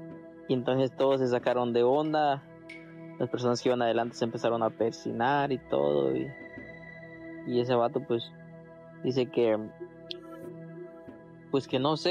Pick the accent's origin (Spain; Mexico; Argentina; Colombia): Mexico; Chetumal, Quintana Roo; soy de aquí de Chetumal. Actualmente vivo por ahí cerca